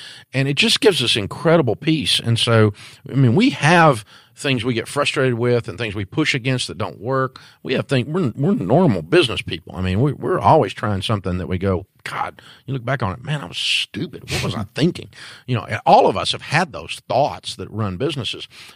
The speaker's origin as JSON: {"language": "English", "town": "Antioch", "region": "Tennessee", "country": "United States", "said": "I'm from Antioch, Tennessee."}